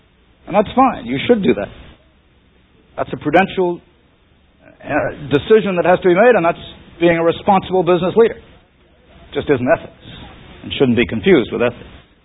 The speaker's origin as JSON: {"language": "English", "country": "United States", "tie": "born or raised there", "said": "I grew up in America during the Great Depression"}